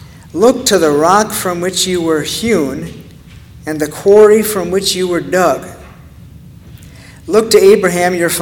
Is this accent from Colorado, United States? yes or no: no; Oregon, United States; We're from Oregon, all right? In the Midwest, they wouldn't know what to tell you what it is, but we know what it is.